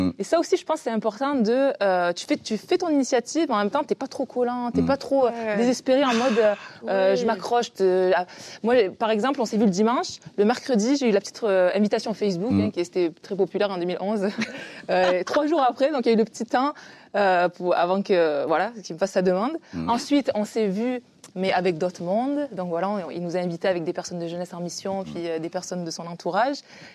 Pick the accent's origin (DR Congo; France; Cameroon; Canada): France; il savait que je venais de la France.